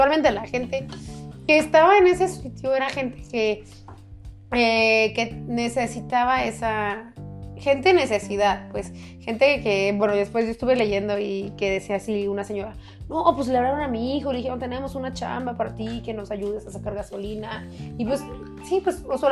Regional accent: Mexico; no, es que, somos los mexicanos.

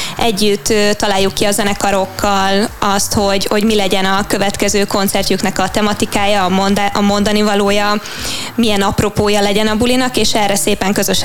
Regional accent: Eger, Heves, Hungary; moved away as an adult; now in Budapest, Hungary; Én egy egri lány vagyok, Egerből jöttem 10 éve Budapestre.

